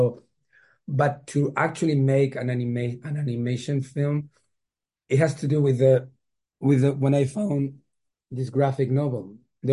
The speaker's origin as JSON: {"language": "English", "town": "Bilbao", "region": "Basque Country", "country": "Spain", "second_language": "English", "said": "I'm from Bilbao, the city Bilbao in the north of Spain. The weather is a rainy part of Spain. So when I grew up, it was surrounded by cinemas. Next to my house, there was a cinema."}